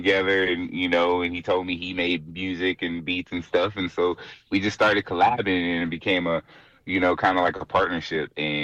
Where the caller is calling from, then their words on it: Dallas, Texas, United States; I'm broadcasting live from Dallas, Texas.